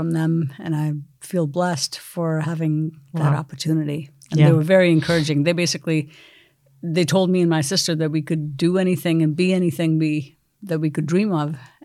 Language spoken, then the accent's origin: English; India; I grew up in India. As a little girl, I was very interested in science.